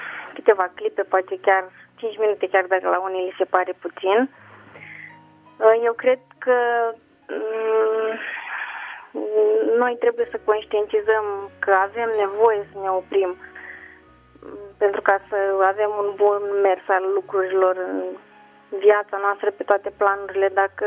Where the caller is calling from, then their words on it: Bacău, Bacău County, Romania; din Bacău.